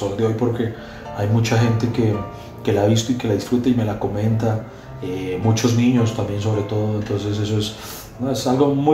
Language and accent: Spanish; Colombia; yo soy un comediante colombiano